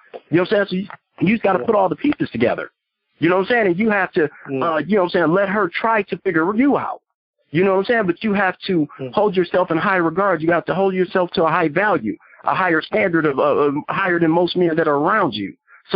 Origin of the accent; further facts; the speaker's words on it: Detroit, Michigan, United States; I'm from Detroit, so I've been everywhere.